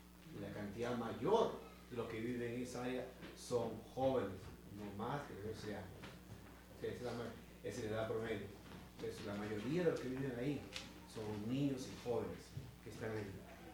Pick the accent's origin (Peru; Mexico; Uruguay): Peru; moved away; Así que ese es Perú, vengo de Perú. Ya tengo bastante que contar en mi país. Así que en el 82, recuerden bien, fue la que emigramos a este país.